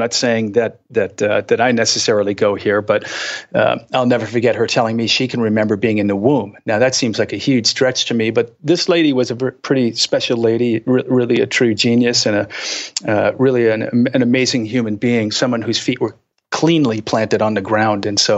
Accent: Boston, Massachusetts, United States; Yes, Boston, Massachusetts.

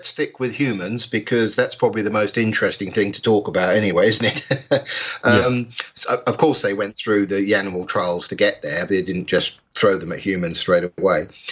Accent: England, United Kingdom; we ran a summit here in England, I'm English

